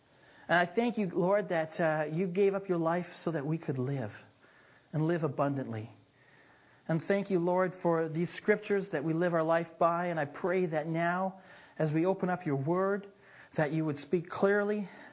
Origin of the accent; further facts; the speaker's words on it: Ontario, Canada; now in Abbotsford, Canada; I grew up in Ontario. Then in 92 came out to Abbotsford and lived in Abbotsford for 14 years with my family. And we're kind of on a journey right now because we're actually moving to Surrey to plant a church there